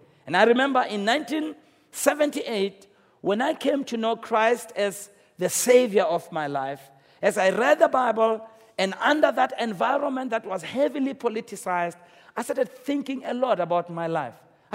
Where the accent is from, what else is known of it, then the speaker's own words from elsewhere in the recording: Soweto, Gauteng, South Africa; You know, I was raised in Soweto. My parents came into Soweto in the first year in which I was born, which is 1961. I was just a few months old, you know.